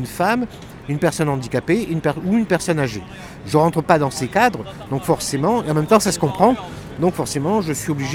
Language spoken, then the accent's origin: French; Marseille, Provence-Alpes-Côte d'Azur, France; moved away; J'adore le bruit de la mer, on est Marseillais ou on l'est pas.